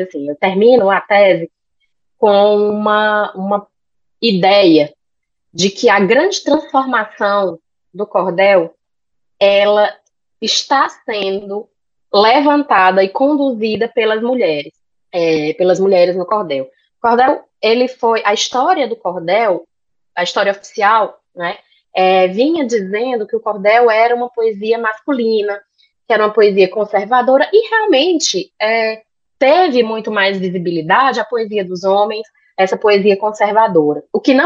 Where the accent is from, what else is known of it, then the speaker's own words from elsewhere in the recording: Fortaleza, Ceará, Brazil; Enfim, eu nasci em Fortaleza, eu cresci em Fortaleza, centro urbano de praia.